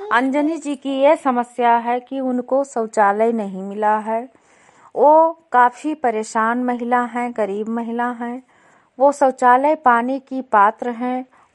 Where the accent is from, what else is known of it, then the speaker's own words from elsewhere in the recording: Lakha Rampur, Uttar Pradesh, India; मैं विकास खंड विशेषरगंज से हूं, ग्राम पंचायत लखारामपुर, गांव लखारामपुर से मैं आज उपस्थित हूं।